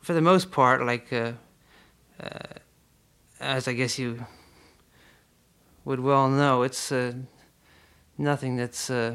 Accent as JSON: {"language": "English", "town": "Trenton", "region": "New Jersey", "country": "United States", "tie": "born or raised there", "said": "I grew up in an urban area. I'm from Trenton, New Jersey. Joined the Musicians Union at about 12 years old"}